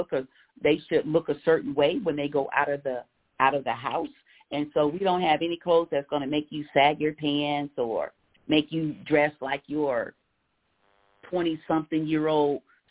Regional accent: San Diego, California, United States; But I had only been in San Diego for a year. I'm originally from San Diego.

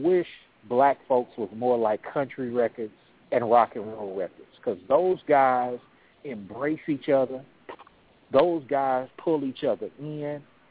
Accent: Oakland, California, United States; Man, I'm from Oakland, California, so, you know.

